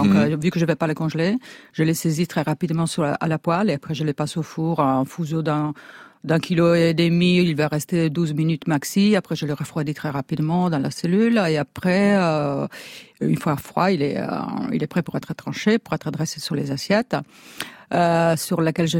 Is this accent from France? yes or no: no; Friuli-Venezia Giulia, Italy; born there; je suis quand même née dans le Frioul, c'est la région qui est juste à côté, à nord-est de Venise.